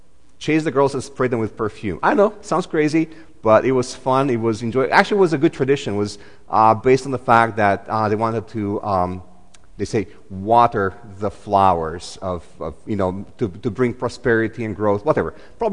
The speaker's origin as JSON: {"language": "English", "country": "Romania", "tie": "born or raised there", "second_language": "English", "said": "So I grew up in Romania, as you know, and my grandma was Hungarian."}